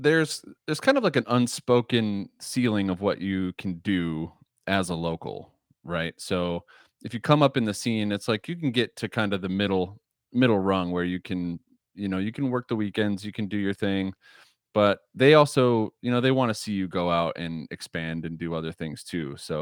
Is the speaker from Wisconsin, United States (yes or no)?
yes; Kenosha, Wisconsin, United States; I grew up in Kenosha. So then I went to UW-Madison for college